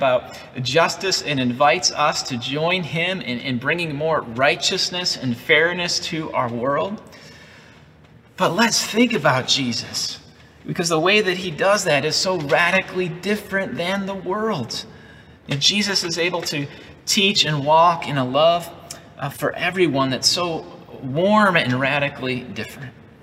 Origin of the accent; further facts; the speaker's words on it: Buffalo, New York, United States; Now, I'm from Buffalo, New York. I know what it's like to go outside in the winter with a heavy coat on and still feel that cold just cut right through, right down to the bone